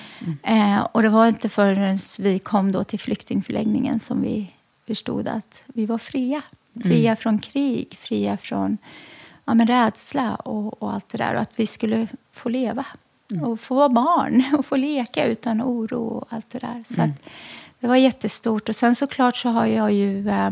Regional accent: Lebanon; Så vi är syrianer och har syrisk ortodoxa. Men ja, från Libanon.

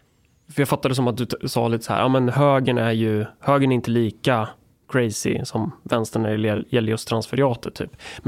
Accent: Örebro County, Sweden; för jag är från Närke.

